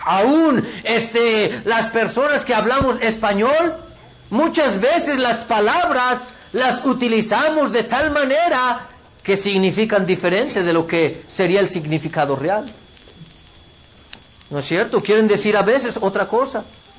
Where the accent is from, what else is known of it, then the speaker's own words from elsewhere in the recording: Mexico; Ahora, estamos aquí en México, ¿no? Somos mexicanos y celebramos el 16 de septiembre.